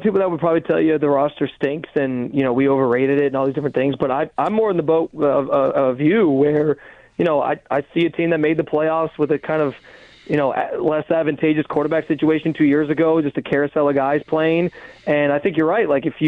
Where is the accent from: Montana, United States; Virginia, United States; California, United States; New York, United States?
New York, United States; Rochester; So I'm actually from Rochester.